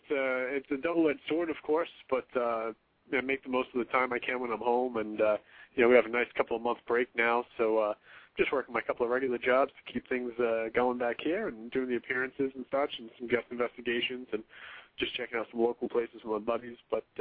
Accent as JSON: {"language": "English", "region": "New England", "country": "United States", "tie": "born or raised there", "said": "That whole time of year was always fantastic for me, especially growing up in New England."}